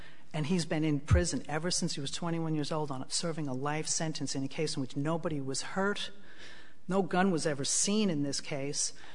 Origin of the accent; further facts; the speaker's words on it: Tucson, Arizona, United States; So, in effect, I'm the first attorney on this case, and I'm from Tucson.